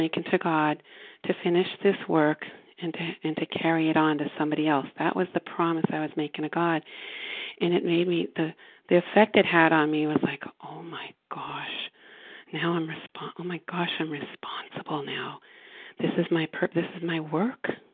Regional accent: Florida, United States; from Florida, recovering compulsive overeater.

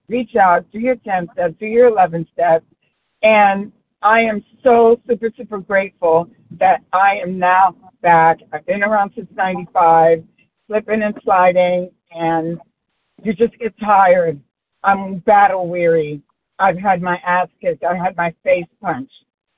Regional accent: Austin, Texas, United States; compulsive overeater from Austin, Texas.

